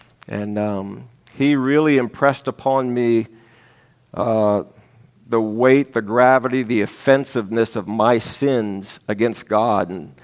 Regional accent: New Orleans, Louisiana, United States; Born and raised in South Louisiana, New Orleans.

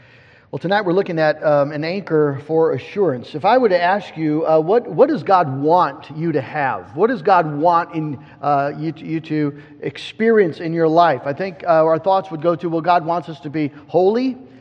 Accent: Michigan, United States; which I knew very little about, though I was from West Michigan

